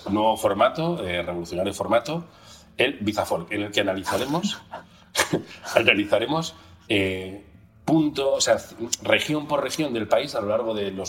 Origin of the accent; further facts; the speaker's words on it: Galicia, Spain; Yo soy de Galicia